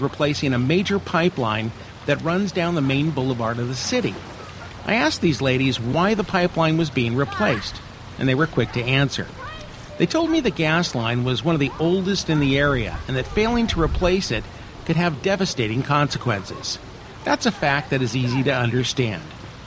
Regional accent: Atascadero, California, United States; a conversation I recently had in the Grape Encounters Emporium wine bar back in my hometown of Atascadero.

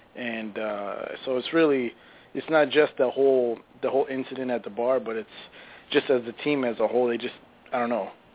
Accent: Midwest, United States; because I'm from the Midwest, and obviously you guys are from Toronto

